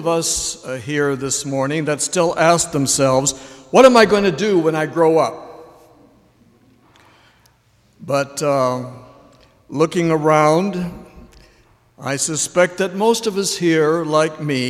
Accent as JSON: {"language": "English", "town": "Omaha", "region": "Nebraska", "country": "United States", "tie": "born or raised there", "said": "The basic message preached and taught in the Lutheran congregation I grew up in Omaha, Nebraska, during the 40s and 50s"}